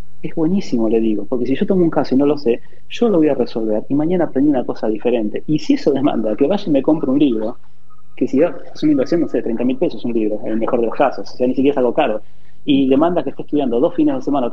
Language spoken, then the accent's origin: Spanish; Argentina; ¿Qué nos pasa a nosotros como argentinos cuando alguien te dice, che, lo hiciste mal?